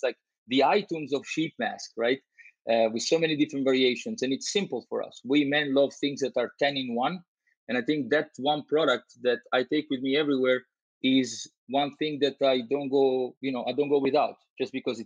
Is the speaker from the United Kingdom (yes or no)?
no; Italy; also born or lived in Albania; Well, I was born in Albania originally, but I did grow up in Italy because I lived there for 11 years.